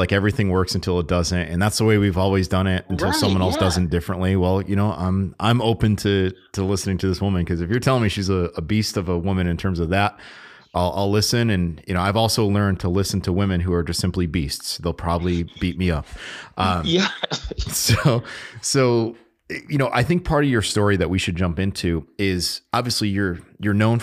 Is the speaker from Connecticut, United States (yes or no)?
yes; Connecticut, United States; I grew up in Connecticut, where Connecticut River Valley is known for black soil.